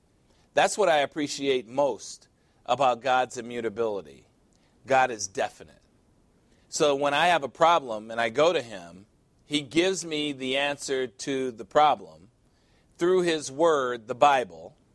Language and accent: English; Chicago, Illinois, United States; I'm from Chicago, Illinois, here in the United States, a city that gets only 51 days of sunshine a year.